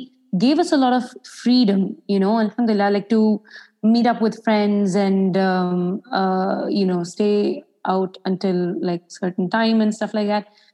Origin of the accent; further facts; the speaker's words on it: Dubai, United Arab Emirates; moved away as an adult; now in India; And as you had very well introduced me, alhamdulillah, I was born and brought up in Dubai, have been there for my entire life. It was just a couple of months ago that we shifted to India.